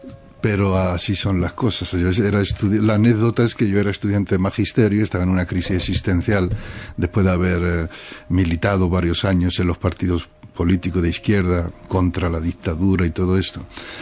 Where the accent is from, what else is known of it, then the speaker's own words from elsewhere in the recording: Utrera, Andalusia, Spain; born there; Nací en Utrera, el pueblo de las Soleares, de … de... de hijo de jornaleros andaluces